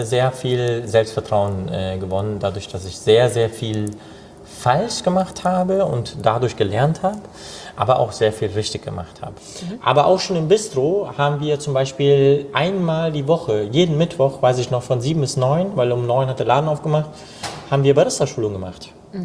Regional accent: Cologne, North Rhine-Westphalia, Germany; Ich bin hier in Köln geboren und groß geworden, aufgewachsen, ne? Und auch für einen Italiener auch 1,80 gewachsen

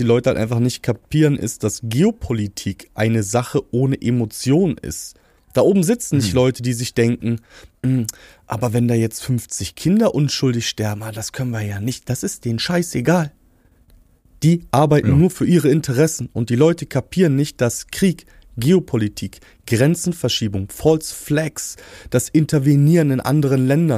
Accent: East Germany, Germany; born there; wir sind ja beide in der Ex-DDR geboren, ich habe sogar noch eine ostdeutsche Geburtsurkunde

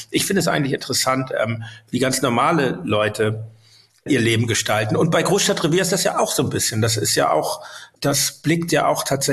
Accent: Hamburg, Germany; ich bin ja in Winterhude aufgewachsen, bin ich weit mit der U-Bahn gefahren, um dorthin zu kommen

